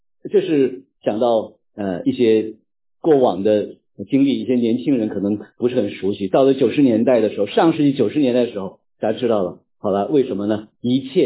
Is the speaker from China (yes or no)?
yes; China; 我们来自中国大陆的弟兄姊妹对这个都很熟悉了解。